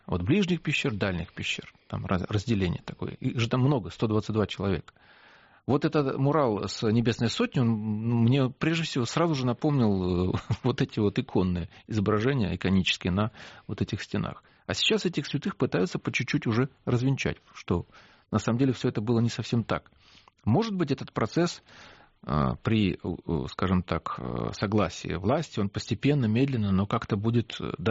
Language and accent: Russian; Ukraine; как, собственно говоря, украинец